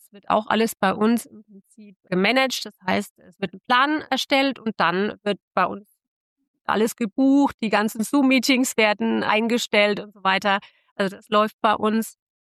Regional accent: Stockheim, Bavaria, Germany; Ich komme aber ganz aus der Nähe, etwa 50 Kilometer von Bad Kissingen entfernt. Es ist aus dem schönen Stockheim, die Perle des Streutals, sagt man dazu. Also ich bin eine waschechte Rhönerin. Und ich war zwischendurch auch schon mal nach Hessen ausgewandert, aber bin dann mit meiner Tochter wieder zurück in die Heimat gezogen

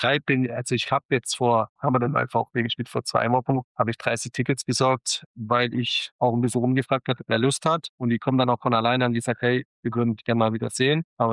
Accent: Baden-Württemberg, Germany; Ich bin Schwabe

